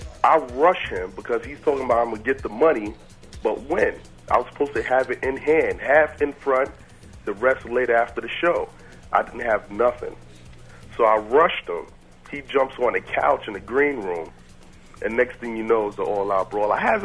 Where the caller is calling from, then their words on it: Bronx, New York, United States; Bronx, New York.